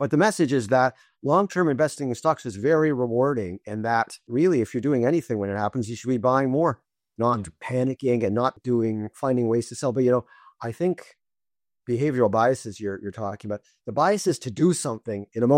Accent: Toronto, Ontario, Canada; And, you know, I grew up in Toronto, north end of Toronto.

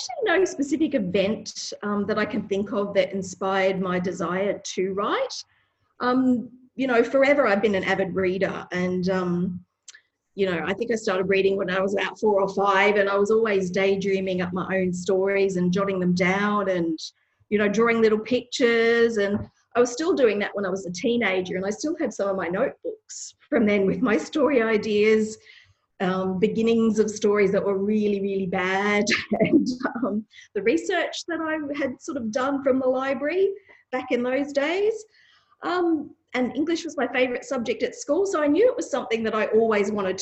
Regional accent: Australia; I'm an Australian author of historical romance

